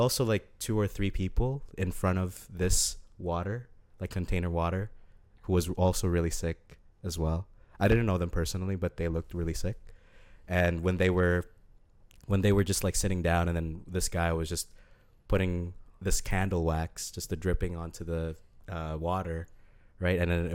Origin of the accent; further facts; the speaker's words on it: Philippines; When I was growing up in Philippines